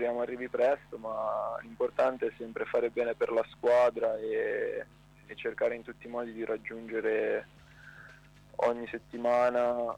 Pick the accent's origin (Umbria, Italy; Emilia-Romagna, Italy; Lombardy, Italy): Lombardy, Italy; penso che io comunque sono della Brianza, abito vicino a Monza, quindi Monza, Bergamo